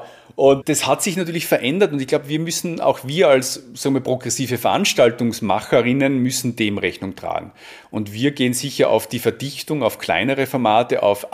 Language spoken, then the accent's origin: German; Tyrol, Austria; hier jetzt in meiner Heimatregion Tirol